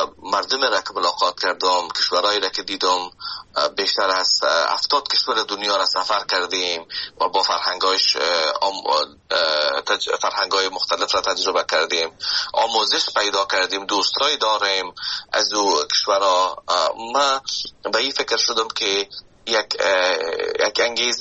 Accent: Afghanistan; now in Canada; من از افغانستان به کانادا آمدم

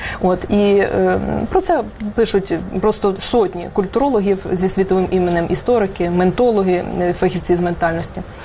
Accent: Kyiv, Ukraine; ми, кияни, начебто, ті люди, які більше можливостей мають їздити кудись

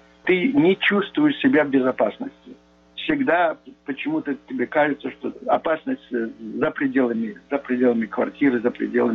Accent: Odesa, Odesa Oblast, Ukraine; у вас какой-то акцент, откуда вы? Я говорю, из Одессы.

